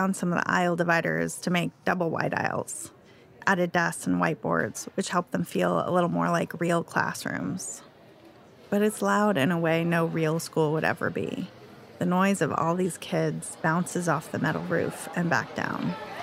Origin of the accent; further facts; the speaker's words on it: Chico, California, United States; I'm from Chico.